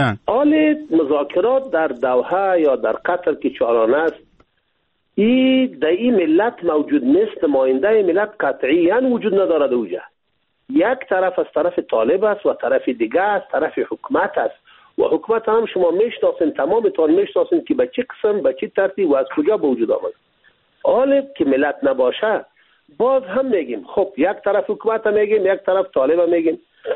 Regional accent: Afghanistan; ما افغان هستیم، اینمی خط مشی ماست

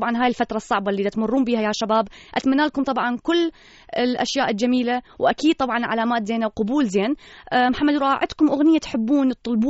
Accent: Iraq; إحنا كشباب عراقيين نمر بهواية أشياء صعبة بحياتنا

